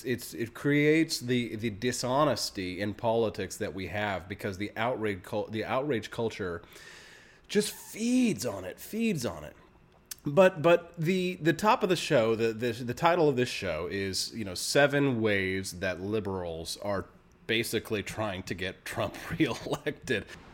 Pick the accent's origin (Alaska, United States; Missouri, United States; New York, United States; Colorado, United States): Missouri, United States; he was banned from ever participating or performing at the Missouri State Fair, again, my home state